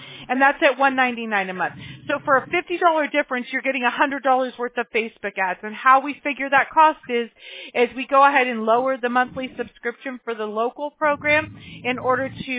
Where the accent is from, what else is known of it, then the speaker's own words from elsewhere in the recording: Mobile, Alabama, United States; born there; I was born in Alabama. I was born in Mobile.